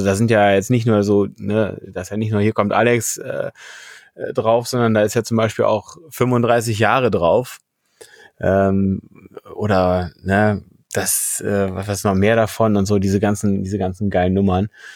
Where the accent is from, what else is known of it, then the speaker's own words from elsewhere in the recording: Berlin, Germany; born there; Nee, ich bin sogar direkt aus Berlin, sogar aus West-Berlin, geborener West-Berliner bin ich.